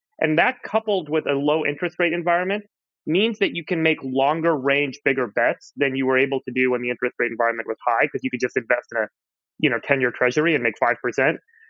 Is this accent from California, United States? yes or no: yes; California, United States; Yeah, I grew up in Southern California.